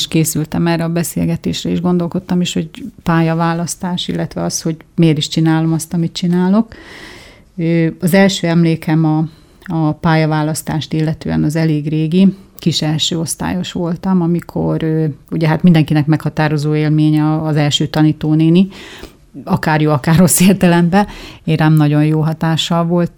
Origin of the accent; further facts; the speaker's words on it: Debrecen, Hajdú-Bihar, Hungary; megszülettem, azt lehet mondani, akkor lettek debreceniek, és akkor utána itt ragadtak ők is.